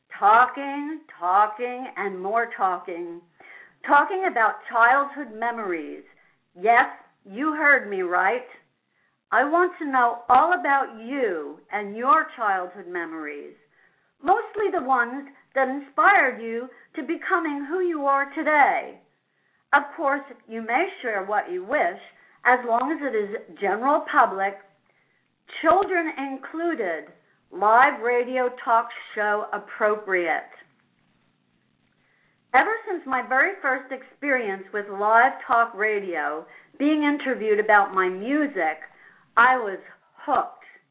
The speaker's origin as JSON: {"language": "English", "town": "Asbury Park", "region": "New Jersey", "country": "United States", "tie": "born or raised there", "said": "I grew up in Asbury Park, New Jersey."}